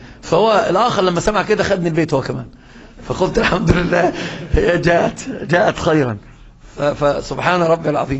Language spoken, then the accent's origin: Arabic; Egypt; وإحنا عندنا في مصر يقولون اللي ما يعرفك